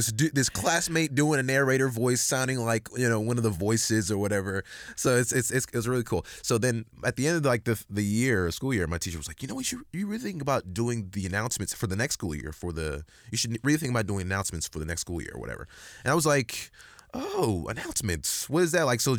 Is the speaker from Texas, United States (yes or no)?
yes; Dallas, Texas, United States; No, I'm from Dallas, Texas. That's kind of where I'm from.